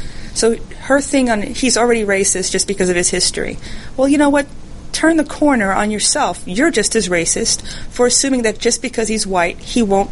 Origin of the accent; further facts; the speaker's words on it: New York, United States; I grew up in New York. I cannot tell you the number of stories of police violence and brutality